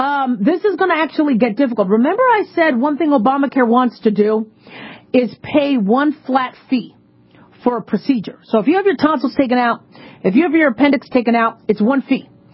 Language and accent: English; Las Vegas, Nevada, United States; I'm from Las Vegas.